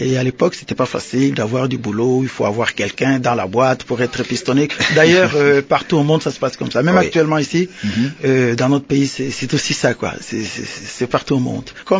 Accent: Bandundu, DR Congo; Je suis originaire de la région de Bandundu. J'ai fait mes études dans les internats catholiques dans le Bandundu.

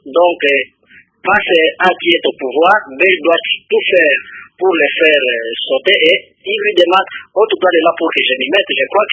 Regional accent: DR Congo; c'est que chez nous au Congo

